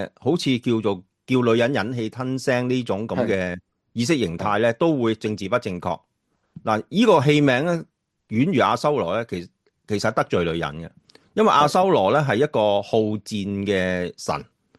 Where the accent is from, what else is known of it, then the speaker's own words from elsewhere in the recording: Guangdong, China; 即系蒸生瓜，我哋广东人嗰种